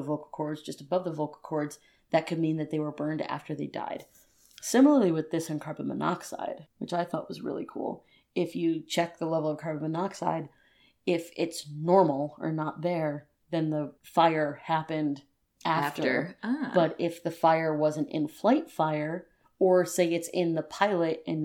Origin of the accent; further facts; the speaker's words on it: Connecticut, United States; So I'm from Connecticut. So it's right there.